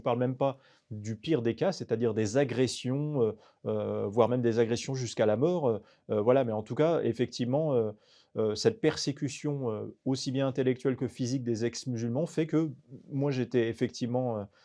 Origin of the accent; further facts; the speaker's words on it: France; moi, je suis né, j'ai grandi en France et en fait, et je suis d'origine algérienne, et peut-être aussi parce que je suis né, j'ai été éduqué dans l'islam et à la fois je suis d'origine algérienne, donc extérieure au monde occidental